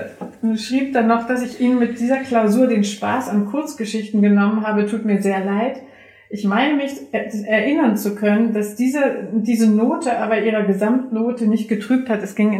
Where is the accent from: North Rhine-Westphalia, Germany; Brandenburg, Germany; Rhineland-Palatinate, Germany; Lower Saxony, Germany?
Lower Saxony, Germany; ich komme aus Niedersachsen, da gibt es kein Dialekt